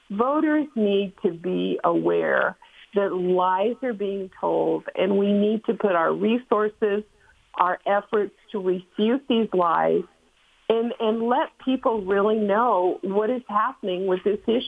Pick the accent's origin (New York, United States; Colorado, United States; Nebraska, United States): Colorado, United States; That's what's on the ballot in your home state of Colorado and my home state.